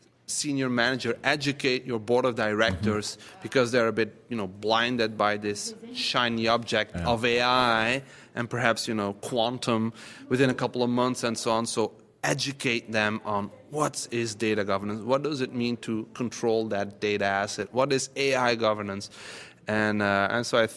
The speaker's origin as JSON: {"language": "English", "region": "Tennessee", "country": "United States", "said": "No. It's I'm from Tennessee."}